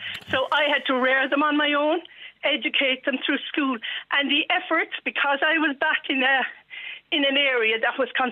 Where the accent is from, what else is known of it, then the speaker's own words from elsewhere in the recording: Cork, Munster, Ireland; My point is, I'm from Cork, and I have a nice accent and a well-educated accent, but I'm from the countryside